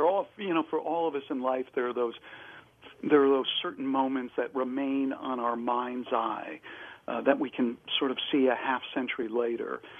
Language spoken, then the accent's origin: English; Los Angeles, California, United States; it's just good fortune that I grew up in Los Angeles during a period that I would ultimately write about.